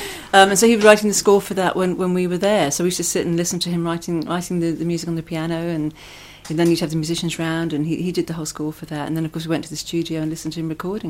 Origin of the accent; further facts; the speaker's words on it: Scotland, United Kingdom; accent: Scottish; So I think I lost my Scottish accent in about 1 week flat.